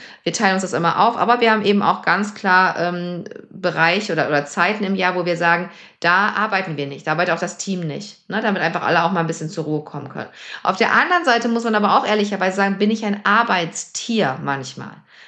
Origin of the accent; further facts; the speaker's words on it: Lower Saxony, Germany; Ich bin in einem ganz kleinen Ort aufgewachsen in Niedersachsen.